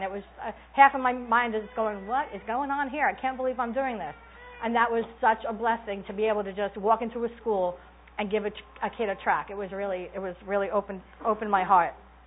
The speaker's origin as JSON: {"language": "English", "region": "New York", "country": "United States", "said": "I said, good evening … I'm a teacher from New York."}